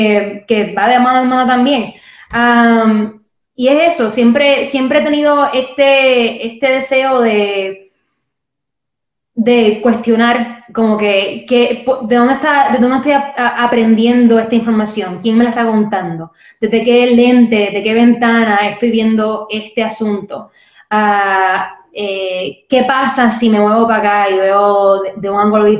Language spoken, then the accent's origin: Spanish; Puerto Rico; moved away; qué puedo hacer desde aquí como puertorriqueña